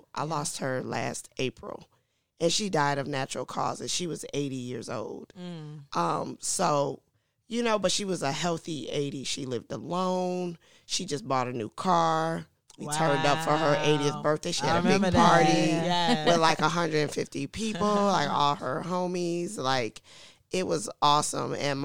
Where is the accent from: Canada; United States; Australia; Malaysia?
United States; Illinois; now in Atlanta, United States; I live in Atlanta by way of Chicago suburbs.